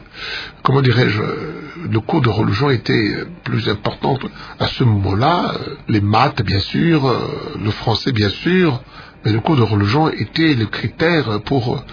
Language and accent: French; Kasaï-Oriental, DR Congo; je ne suis pas du Kasaï occidental, je suis du Kasaï oriental, mais je suis du Kasaï, et encore mieux, je suis congolais.